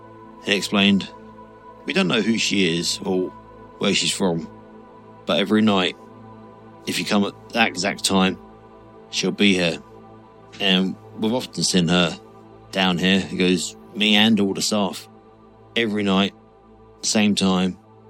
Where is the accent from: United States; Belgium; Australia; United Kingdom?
United Kingdom; East of England; I'm from Suffolk in the UK.